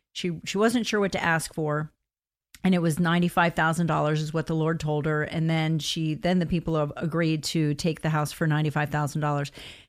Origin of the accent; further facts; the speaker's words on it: Florida, United States; also born or lived in Hollywood, Florida; Well, I grew up in South Florida, Margate, Tamarack, Coral Springs areas, born in Hollywood, Florida.